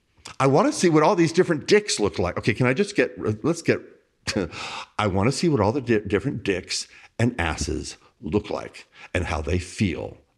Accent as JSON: {"language": "English", "town": "Bossier City", "region": "Louisiana", "country": "United States", "tie": "born or raised there", "lives_now": "New Orleans, United States", "said": "I was a young gay kid growing up in Bossier City, Louisiana, desperately wanting to sort it out, to be accepted, to find my tribe that thought that all of this was okay."}